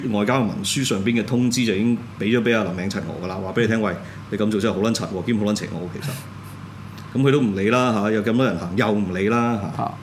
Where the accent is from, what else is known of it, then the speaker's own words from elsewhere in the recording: Hong Kong; 有幾多個城市是同一時間係支援緊我哋香港人